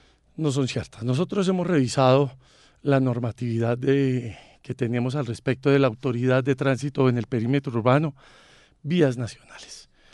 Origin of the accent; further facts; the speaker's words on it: Soacha, Cundinamarca, Colombia; Yo hoy no quiero ser ni el polémico ni nada, yo quiero defender a mi tierra. Quiero defender a esos más de 1 millón de suachunos que nos tienen totalmente olvidados